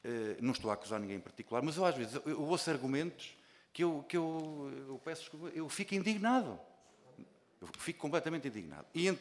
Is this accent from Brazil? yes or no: no; Centro, Portugal; Eu venho do Centro-Norte, venho da zona de Mondego